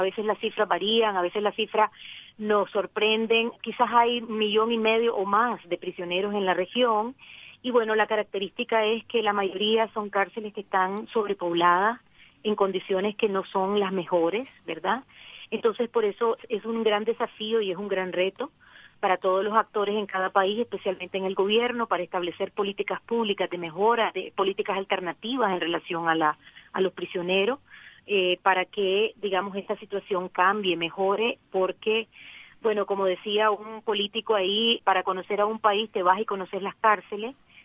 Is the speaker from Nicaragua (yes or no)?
yes; Nicaragua; En mi caso, bueno, yo represento a la región latinoamericana, soy de Nicaragua.